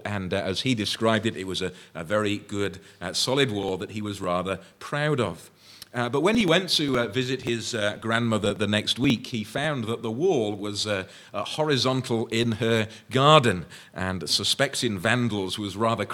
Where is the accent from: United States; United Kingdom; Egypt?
United Kingdom; Wrexham, Wales; When I was growing up in Wrexham